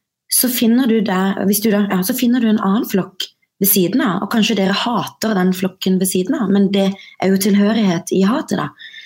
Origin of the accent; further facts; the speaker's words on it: Kristiansand, Agder, Norway; Ja, jeg har vokst opp i Kristiansand, Marie, men jeg har vokst opp i det som da var landets største nynazistrede.